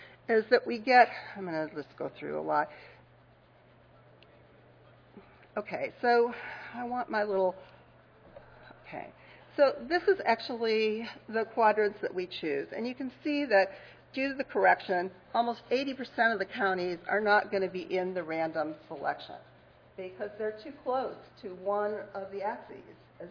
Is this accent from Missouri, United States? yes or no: no; Nashville, Tennessee, United States; I'm from Nashville.